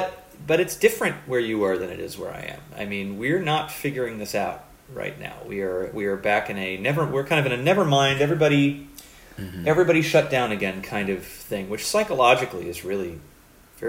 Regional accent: Los Angeles, California, United States; It's why when I finally visited New York after growing up in Los Angeles, I was like, oh, this is the rhythm to my drum.

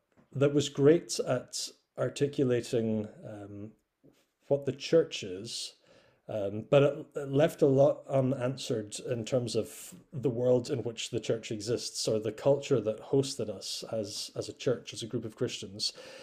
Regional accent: Scotland, United Kingdom; so I come from Scotland. I grew up in a Presbyterian denomination.

